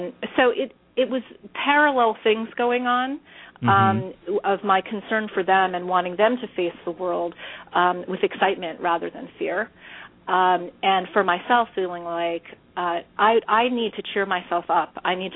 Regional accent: New York, United States; I grew up in the Bronx, so, you know, I am much more comfortable in a city environment.

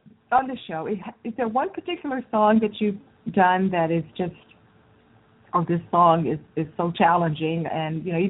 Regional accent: Dallas, Texas, United States; Well, I'm familiar with Dallas because I grew up in Dallas, so, but anyway.

